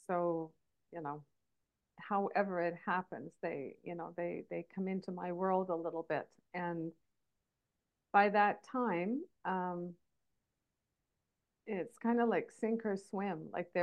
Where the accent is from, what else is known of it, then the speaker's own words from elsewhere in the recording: Canada; also born or lived in Thailand / Qatar / Georgia; now in Japan; I am a Canadian who has relocated to Japan.